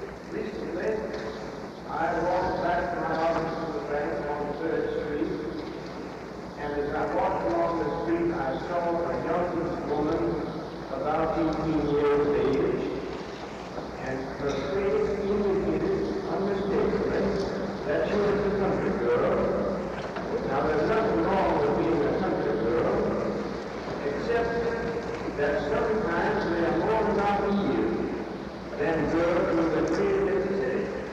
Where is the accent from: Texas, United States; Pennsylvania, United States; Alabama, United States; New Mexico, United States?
New Mexico, United States; Albuquerque; I'm from Albuquerque, New Mexico, a university town.